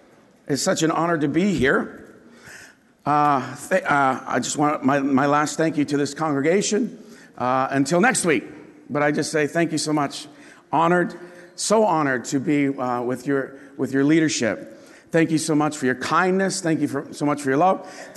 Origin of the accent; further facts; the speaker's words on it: Canada; I come from Canada.